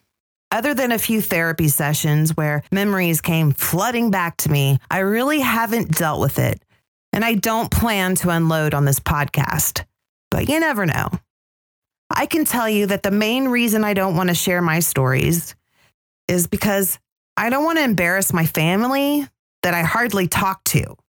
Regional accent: Atlanta, Georgia, United States; now in Springfield, United States; The other thing is that I'm not from Springfield, Missouri. Well, I am now, but I moved here from Atlanta, Georgia in 1995. I had culture shock for the first 10 years because this town is so freaking white.

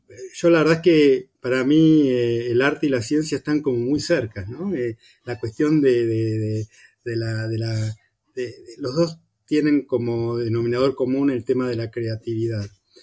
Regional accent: Buenos Aires, Argentina; En mi caso, yo crecí y nací en Buenos Aires, en el barrio Caballito.

